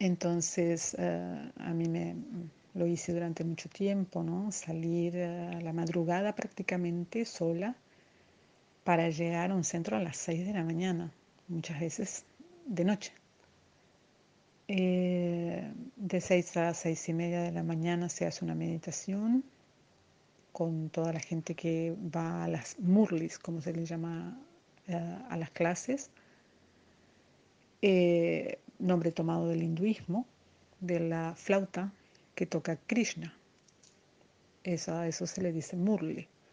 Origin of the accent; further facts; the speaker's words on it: Buenos Aires, Argentina; Soy de Buenos Aires, Argentina. En este momento tengo 47 años.